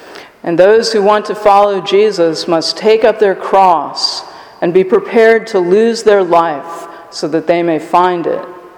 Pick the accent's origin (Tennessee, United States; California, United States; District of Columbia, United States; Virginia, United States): Virginia, United States; Also, my experience growing up in Virginia, I went to high school, I mentioned last week, outside of Charlottesville in Albemarle County